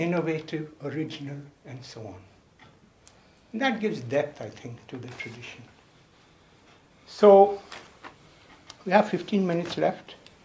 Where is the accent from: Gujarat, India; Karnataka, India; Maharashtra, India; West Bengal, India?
West Bengal, India; I grew up in Bengal with many of these images around.